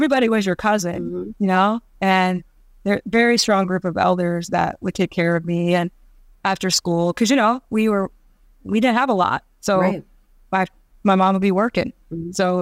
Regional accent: Iowa, United States; So I grew up in Iowa. That's why I grew up in Iowa.

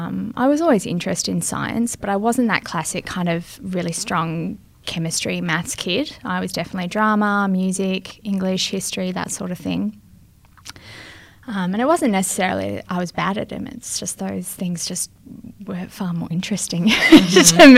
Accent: Bunbury, Western Australia, Australia; also born or lived in England; Largely grew up down in Bunbury, which is, many of you know, a little coastal town.

